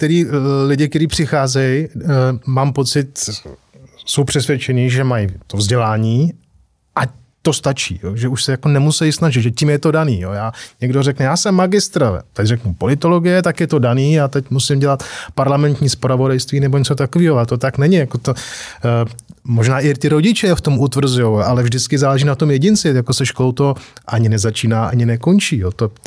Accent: Prague, Czechia; já jsem rodilej Pražák, já jsem tady vyrůstal

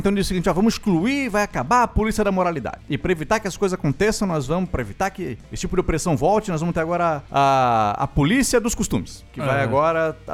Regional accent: Santa Catarina, Brazil; Quando eu me apresento como eu sou de Santa Catarina, eu tenho medo que as pessoas pensem que eu sou maluco.

